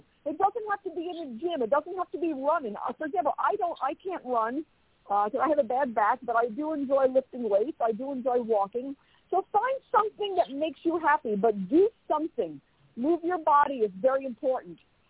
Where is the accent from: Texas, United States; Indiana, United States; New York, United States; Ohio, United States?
New York, United States; New York City; It's my most favorite city in the U.S., and I'm from New York, which is the greatest city in the world.